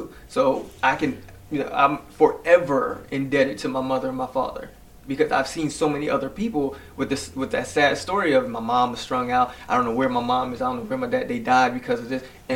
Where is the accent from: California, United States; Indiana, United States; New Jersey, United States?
New Jersey, United States; Jersey City; now in East Windsor, United States; No, I'm from Jersey City, and I live in East Windsor